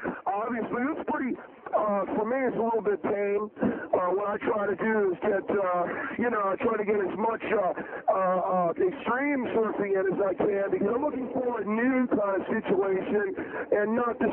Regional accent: Temple City, California, United States; I'm from Temple City.

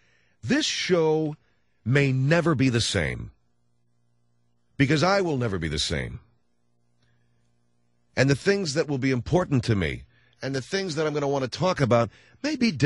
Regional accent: Pasadena, California, United States; born there; also born or lived in Thousand Oaks; I was born in Pasadena, California. And my life up until September the 11th, 2001, in Thousand Oaks, California, has been pretty consistent.

